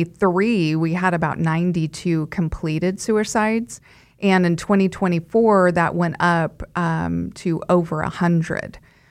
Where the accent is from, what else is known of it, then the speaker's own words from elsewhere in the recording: Wichita, Kansas, United States; I'm from here, from Wichita.